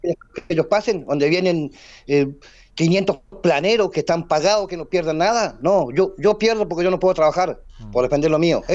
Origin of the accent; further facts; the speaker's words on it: Foyel, Río Negro, Argentina; Nosotros somos vecinos bastante grandes acá allá, nacido y criado acá en Foyel.